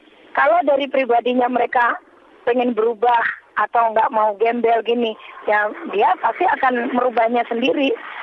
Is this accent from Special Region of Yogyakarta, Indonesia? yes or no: no; Jakarta, Indonesia; karena kita dari kecil saya tuh di Jakarta, Jadi pengetahuan saya taunya di Jakarta.